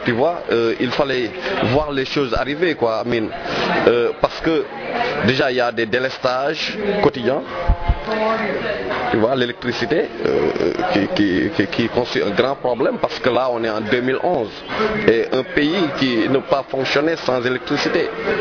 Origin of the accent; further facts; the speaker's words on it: Senegal; on n'est pas respecté en tant que Sénégalais.